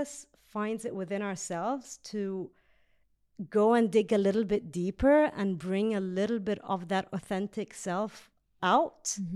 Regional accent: Abu Dhabi, United Arab Emirates; And I thought, I'm from Abu Dhabi, you know, like right.

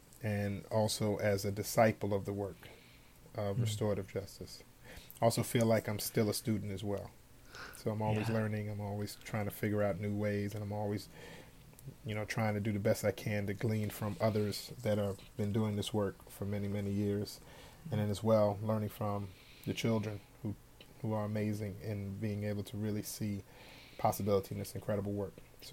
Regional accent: Chicago, Illinois, United States; I have to say that I'm a Chicagoan, whether they like it or not. I'm here to stay. I know I didn't go to none of your high schools. No, I didn't go to none of your elementary schools.

